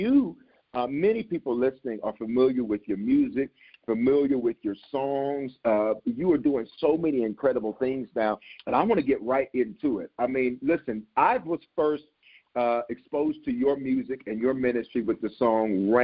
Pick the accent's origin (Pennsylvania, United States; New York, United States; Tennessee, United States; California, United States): Tennessee, United States; Memphis; also born or lived in Denver; my family, I was born in Denver, raised in Memphis. And we got family all over. We got family all over the Memphis area, the greater Memphis area.